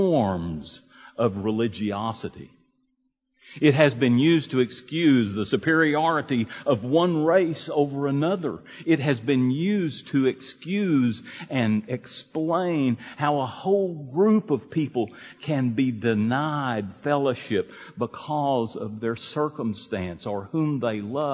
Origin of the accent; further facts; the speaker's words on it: Lubbock, Texas, United States; I was raised in Lubbock, Texas in the 50s.